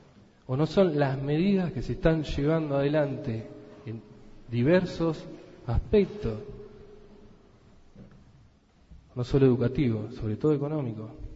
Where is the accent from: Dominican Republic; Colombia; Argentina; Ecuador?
Argentina; como sociedad argentina